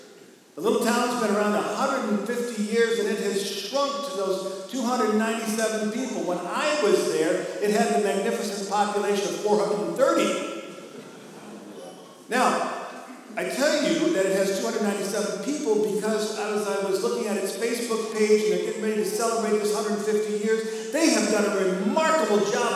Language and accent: English; Westside, Iowa, United States; The name of the town is Westside, Iowa. Yours truly, it's my hometown, okay? Spent a lot of time there growing up in Westside, Iowa.